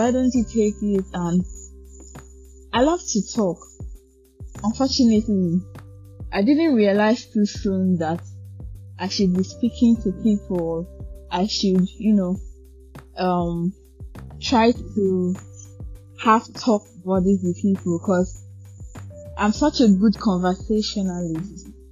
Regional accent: Lagos, Nigeria; I'm a Nigerian and I was born and brought up in Lagos, and I currently live in Lagos. So, you can say that I am a full-blown Lagosian, and also I am also a full-blown Nigerian.

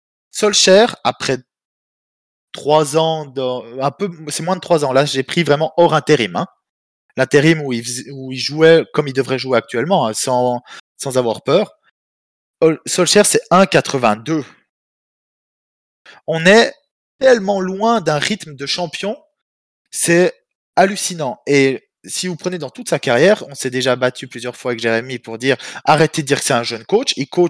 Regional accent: Switzerland; je me moque assez souvent de la Suisse parce que je suis suisse donc je regarde le championnat.

